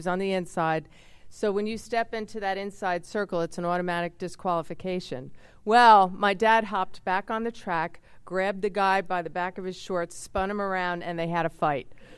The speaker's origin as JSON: {"language": "English", "region": "New Jersey", "country": "United States", "tie": "born or raised there", "said": "And they still live in the house that we grew up in New Jersey."}